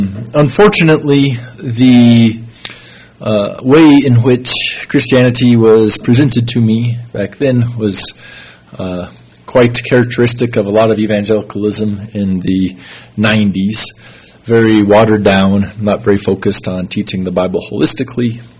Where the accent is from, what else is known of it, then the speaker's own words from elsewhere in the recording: Texas, United States; now in Ukraine; So, as David mentioned, I'm from Texas, and we live in Ukraine, which is on the other side of Texas from Albuquerque, way over there.